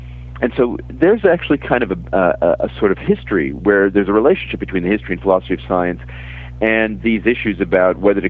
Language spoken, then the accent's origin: English; New York City, New York, United States; now in United Kingdom; I'm originally from New York City, and I moved to Britain permanently, I guess, 15 years ago. Though I had been schooled in Britain, I had gone to Cambridge, But it's only been in the last 15 years I've lived regularly in the United Kingdom.